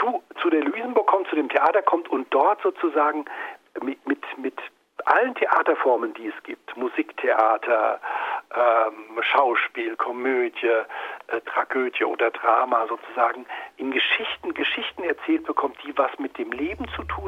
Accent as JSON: {"language": "German", "region": "Berlin", "country": "Germany", "said": "Der Wannsee ist ja unsere Badewanne, das geht ja gar nicht anders."}